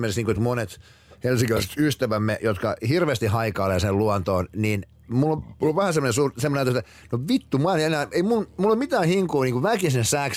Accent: Inari, Lapland, Finland; olen Inarista syntyjäni ja siitä niin kuin Inarista vähän eteenpäin Kettujoella löytyy isäni kotitalo, missä silloin no käytännössä niin kuin asuttiin Inarin kylällä tai siis Kettujoella

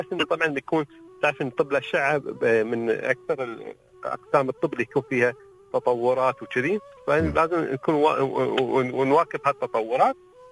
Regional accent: United Arab Emirates; فإحنا عندنا في الإمارات

